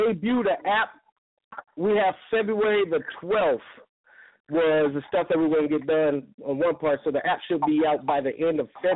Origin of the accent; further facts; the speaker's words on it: LaGrange, Georgia, United States; now in Florida, United States; Yeah, we based in Florida. I'm originally from LaGrange, Georgia. But I'm in Florida now.